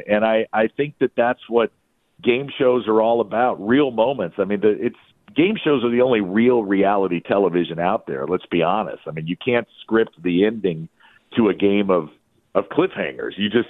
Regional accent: St. Louis, Missouri, United States; I grew up in St. Louis, and Bob was a big Cardinals fan, and you know, the city of St. Louis meant a lot to him and his late wife.

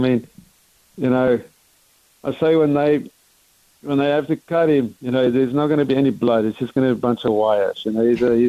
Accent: England, United Kingdom; moved away; growing up in England and then moving over here

